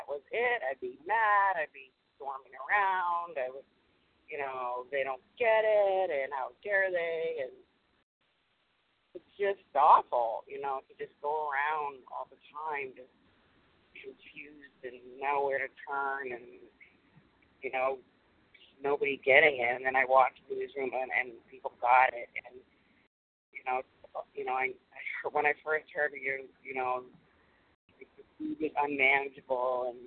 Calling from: Massachusetts, United States; Hi, this is … I'm calling from Massachusetts

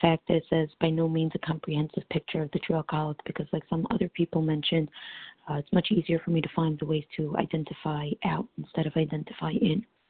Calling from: New York City, New York, United States; I'm calling from New York City.

